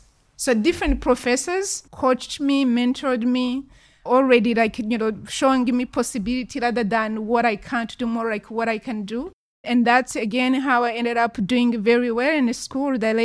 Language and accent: English; Rwanda; now in United States; And I'm actually originally from Rwanda, so my name doesn't really give that. I was born and raised in Rwanda, and I left Rwanda in 1994. Since then, I lived in different countries in Africa, and at some point immigrated to the U.S. legally